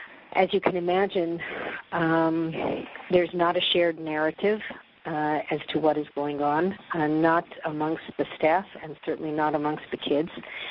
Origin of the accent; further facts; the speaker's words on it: Winnipeg, Manitoba, Canada; now in Israel; as you can hear from my accent, I was not born in Israel. I moved to Israel 35 years ago from Winnipeg, Manitoba, Canada, and I also live on a kibbutz